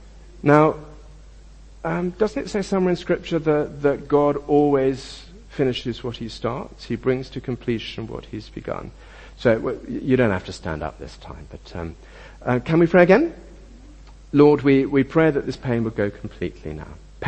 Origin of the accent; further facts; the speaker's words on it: United Kingdom; if you're British, and some of us, I imagine, in this room are British, if we are British, we don't want to kind of overclaim.